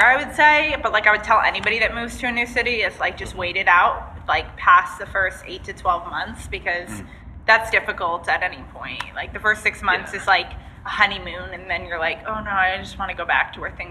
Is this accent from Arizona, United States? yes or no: no; Connecticut, United States; now in Atlanta, United States; Thank you. I'm from Connecticut originally.